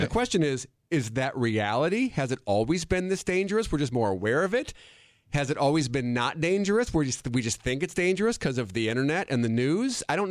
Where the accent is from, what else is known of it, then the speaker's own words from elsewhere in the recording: Monona, Wisconsin, United States; It's not about the town, because I'm also from Madison. Peter and I have that together. We grew up in the same area. We almost went to high school together.